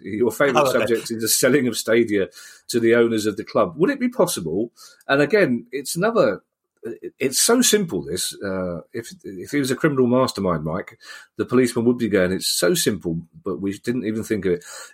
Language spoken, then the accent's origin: English; London, United Kingdom; I'm from South London.